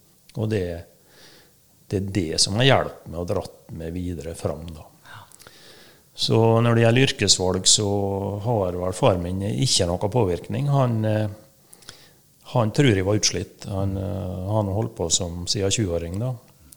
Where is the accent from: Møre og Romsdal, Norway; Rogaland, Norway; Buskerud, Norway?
Møre og Romsdal, Norway; Molde; Jeg vokste opp I Molle.